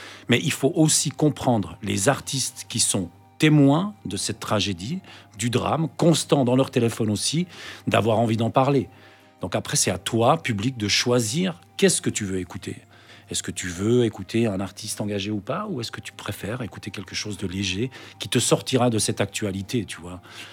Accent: Switzerland; born there; je suis quand même un fils d'immigré. Je suis né en Suisse, mais j'ai gardé un passeport espagnol jusqu'à assez tard.

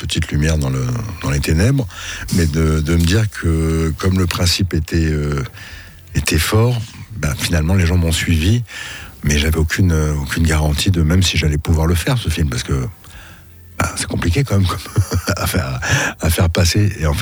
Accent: France; On a du mal à faire ça chez nous en France

